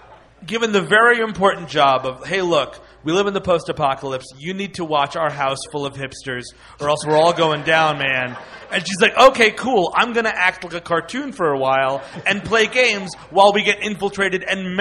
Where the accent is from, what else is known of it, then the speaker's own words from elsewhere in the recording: New York City, New York, United States; I'm from the Bronx.